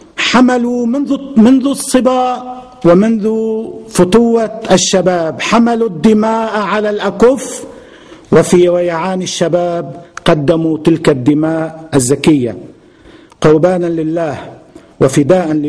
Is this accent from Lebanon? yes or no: yes; Lebanon; تجاربنا في لبنان كلبنانيين